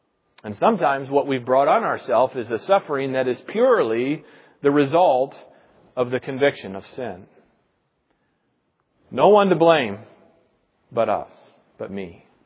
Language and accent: English; Indiana, United States; I grew up swimming in the Tippecanoe River in Indiana, half an hour, 45 minutes north of Lafayette, Indiana.